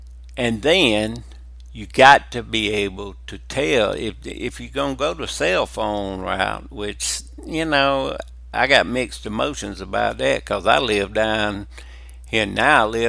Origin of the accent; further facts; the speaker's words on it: Alabama, United States; I'm from South Alabama.